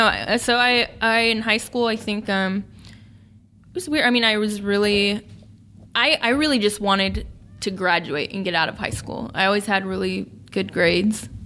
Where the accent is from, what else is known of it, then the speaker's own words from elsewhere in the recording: Sacramento, California, United States; I jumped around from high school to high school. I grew up in Sacramento.